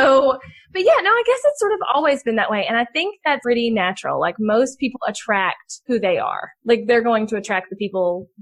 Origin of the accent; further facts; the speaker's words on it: the South, United States; People assume I'm stupid because I'm Southern and it happens a lot and I'm used to it.